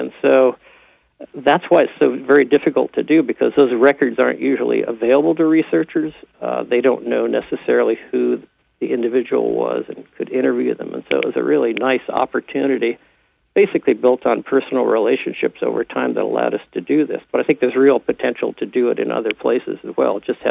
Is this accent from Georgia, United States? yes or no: no; California, United States; I grew up out in California and have done a lot of work in Northern California and Southern Oregon